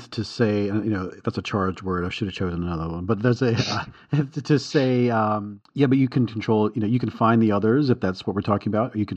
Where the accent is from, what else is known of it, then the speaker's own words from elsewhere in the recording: the South, United States; this is something that's just prescriptive advice from Western and American and Southern, since I'm from the South